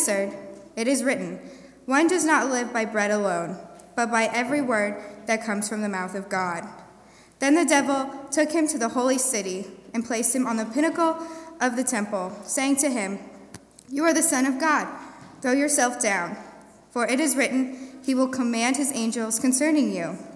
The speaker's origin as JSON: {"language": "English", "town": "Highlands Ranch", "region": "Colorado", "country": "United States", "tie": "born or raised there", "said": "I grew up in Highlands Ranch, Colorado, and I loved church."}